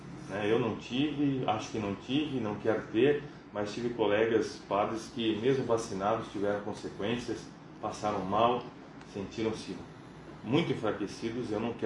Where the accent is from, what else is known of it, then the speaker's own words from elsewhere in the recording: Caçapava, São Paulo, Brazil; fui à minha terra de Caçapava